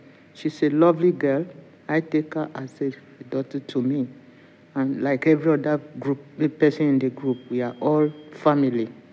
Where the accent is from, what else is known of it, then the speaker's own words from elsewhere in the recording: Nigeria; now in Wembley, United Kingdom; I am from Nigeria, living in Wembley.